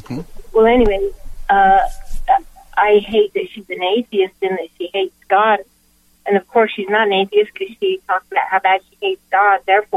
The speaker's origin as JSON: {"language": "English", "country": "United States", "tie": "born there", "said": "I was born in America. What a wonderful country we were blessed to be born here."}